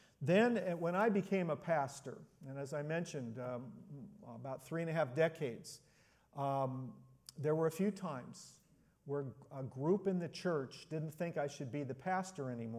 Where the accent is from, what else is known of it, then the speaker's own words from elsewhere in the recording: Anaheim, California, United States; I grew up in Anaheim, and I served in church ministry for 36 years, mostly, as I mentioned, as a pastor in the Bay Area.